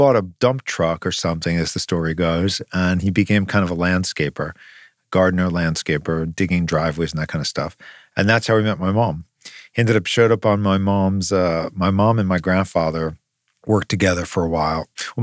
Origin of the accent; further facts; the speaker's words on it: New York, United States; Well, like I said, we grew up on Long Island, so I was really out there.